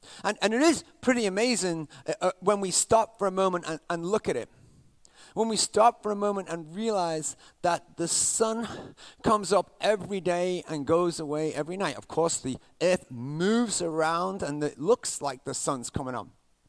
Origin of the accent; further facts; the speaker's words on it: England, United Kingdom; moved away; like, get out of here, you English kid, you know, kind of thing, making fun of my accent.